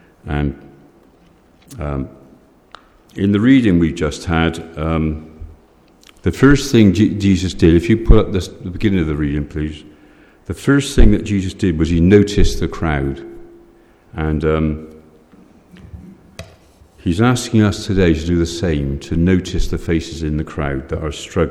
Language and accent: English; Weston-super-Mare, South West England, United Kingdom; I'm from Weston-super-Mare.